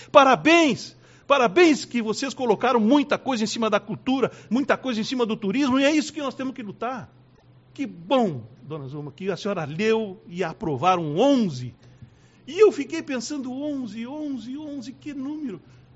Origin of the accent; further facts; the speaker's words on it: Rio Grande do Sul, Brazil; Como é que eu não vou me animar a falar do meu Rio Grande, da minha terra, da minha cultura, da minha gente?